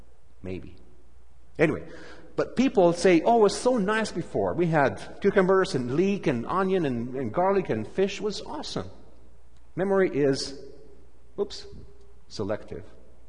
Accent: Romania; moved away; I come from Romania, former communist country, and I lived 17 years after we switched from communism to democracy in Romania.

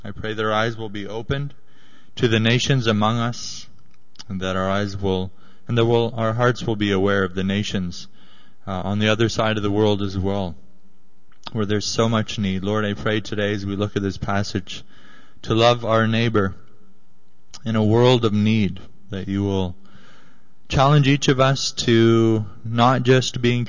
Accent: Zambia; born there; I was born in Zambia, Africa, so the summer is my favorite season

